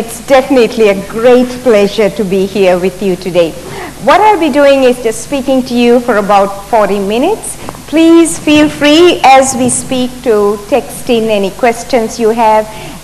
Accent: Sri Lanka; also born or lived in Hawaii, United States; I grew up in Sri Lanka. I grew up in the tea plantations of Sri Lanka. And I went to medical school in Sri Lanka

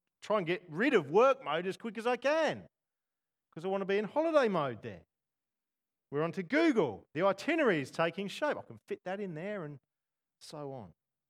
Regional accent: England, United Kingdom; born there; I was born just outside of London.

